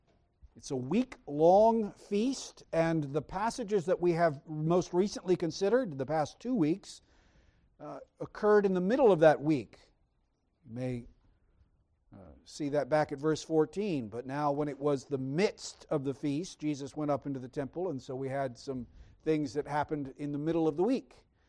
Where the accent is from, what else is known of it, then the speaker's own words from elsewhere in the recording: Georgia, United States; also born or lived in Idaho; Just as I tell people I'm from Georgia, because that's where I was raised mostly, though I was actually born in Idaho, of all places, lived there about 5 weeks.